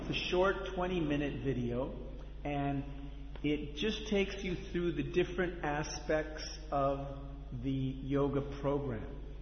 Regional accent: Los Angeles, California, United States; I'm from Los Angeles, California.

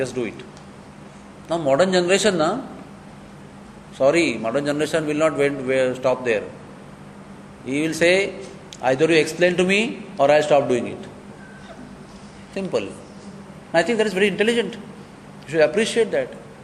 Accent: South India, India; In my house, we are South Indian Brahmins. Very unique Brahmins we are.

